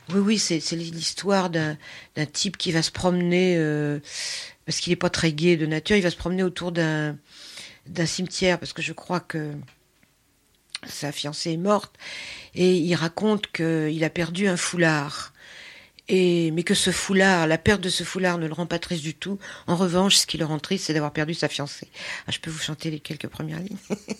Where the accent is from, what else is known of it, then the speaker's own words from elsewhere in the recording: Paris, Île-de-France, France; born there; je suis née à Paris, mais c'est vrai que quand j'étais petite, mes parents parlaient hongrois entre eux, et donc je comprends pratiquement tout.